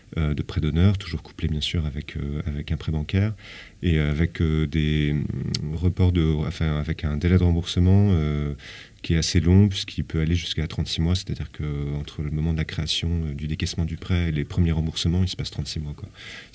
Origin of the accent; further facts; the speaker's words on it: Lille, Hauts-de-France, France; dans le Nord-Pas-de-Calais puisque je viens de Lille.